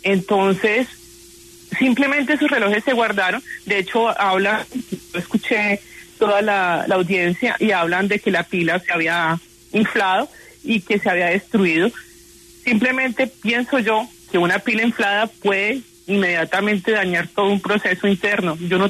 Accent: Colombia; moved away; varias cosas que yo no pude traerme conmigo en el momento que yo salí de Colombia

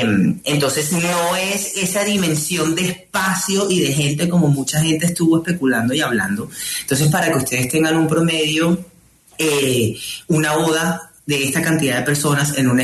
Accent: Colombia; Sentíamos que era como una responsabilidad que teníamos como colombianos de agradecerle a él todo el orgullo que nos ha traído a nuestro país.

